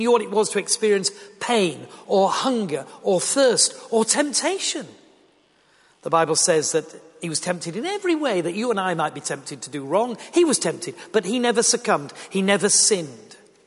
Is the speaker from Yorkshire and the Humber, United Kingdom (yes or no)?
yes; Yorkshire and the Humber, United Kingdom; I am a Yorkshireman, and I'm married, and I work as a Christian speaker